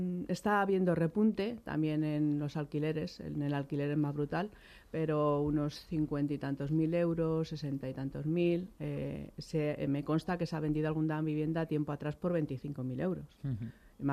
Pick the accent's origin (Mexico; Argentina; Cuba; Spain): Spain; Madrid, Community of Madrid; yo procedo de San Fermín